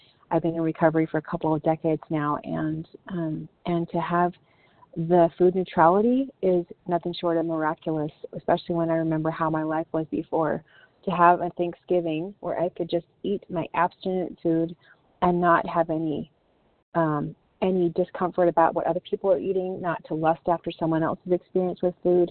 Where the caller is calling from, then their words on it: Michigan, United States; I'm calling from Michigan.